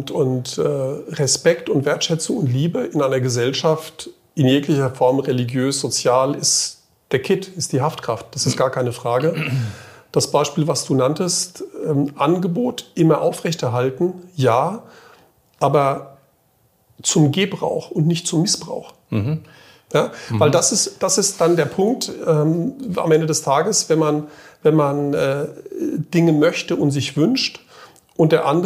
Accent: Frankfurt, Hesse, Germany; born there; als gebürtiger Frankfurter, bei Eltern seinerzeit mal aus Kroatien, auf dem Weg nach Australien, wo du ja mal gelebt hast, in Frankfurt hängen geblieben.

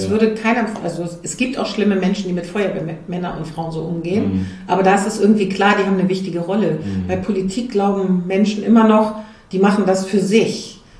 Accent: Hanover, Lower Saxony, Germany; mit dem bin ich in Mühlenberg aufgewachsen.

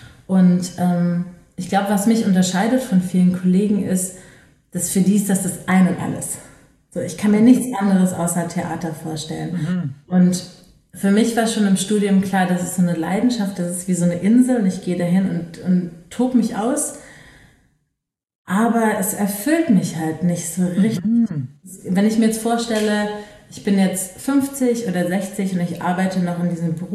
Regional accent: Düsseldorf, North Rhine-Westphalia, Germany; Aber ich komme aus Düsseldorf

